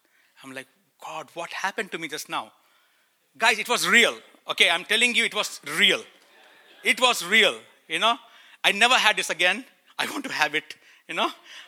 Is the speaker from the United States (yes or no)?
no; India; And he began to ask me, hey, so where you're from? I said, I'm from India.